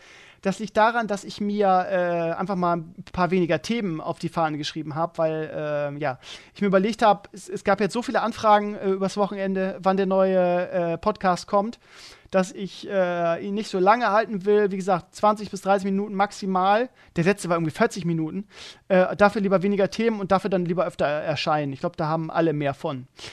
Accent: Bremen, Germany; Ich bin ja auch in Bremen groß geworden. In Walle war das damals.

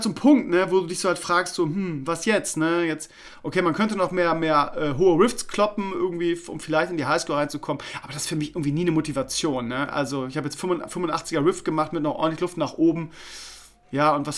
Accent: Bremen, Germany; Also, ich tendiere mal dazu, als Bremer ein bisschen bescheidener zu sein.

